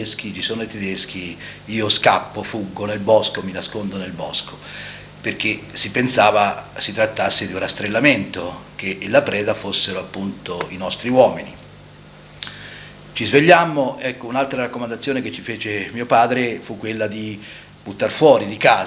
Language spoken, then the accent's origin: Italian; Sant'Anna di Stazzema, Tuscany, Italy; sono nato a Sant'Anna, avevo 7 anni, non ancora compiuti, quel 12 agosto 44. … abitavo in un borgo di Sant'Anna, Sennari.